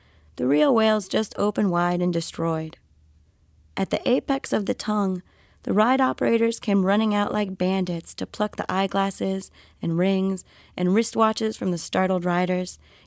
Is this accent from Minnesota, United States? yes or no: no; Florida, United States; Well, so I grew up in South Florida